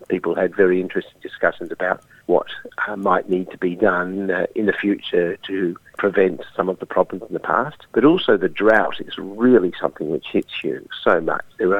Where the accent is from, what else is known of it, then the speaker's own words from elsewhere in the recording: Australia; born there; I was born in Australia, and my family's been here over 160 years.